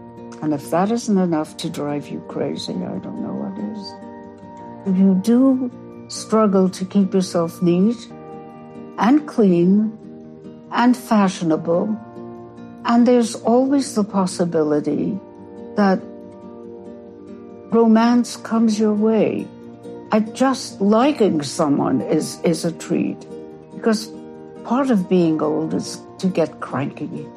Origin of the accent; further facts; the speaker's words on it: Brooklyn, New York, United States; born there; I think I was born in Bensonhurst, which is a section of Brooklyn. I received my BA from Brooklyn College, 1945.